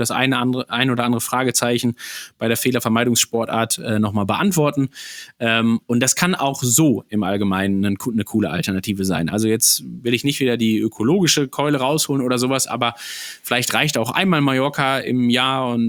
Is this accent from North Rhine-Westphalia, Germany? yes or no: yes; North Rhine-Westphalia, Germany; born there; So, ich als gebürtiger Sauerländer